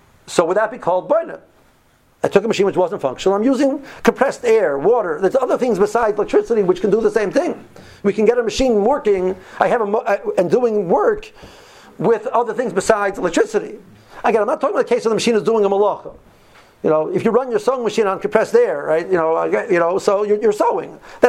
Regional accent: Silver Spring, Maryland, United States; I'm from Silver Spring, so you know, Rabbi Lapiansky is into the world of the morale.

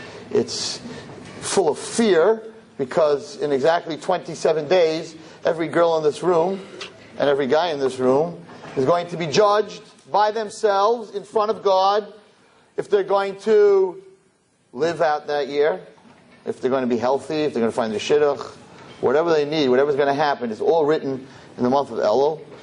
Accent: Brooklyn, New York, United States; but I'm from Brooklyn, and this is Queens.

